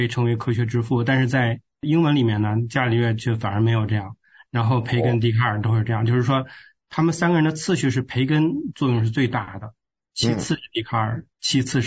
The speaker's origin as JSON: {"language": "Chinese", "region": "northern China", "country": "China", "tie": "born or raised there", "also_born_or_lived": "Sichuan", "said": "我四川人到了北方之后在北方长大的一个南北人。"}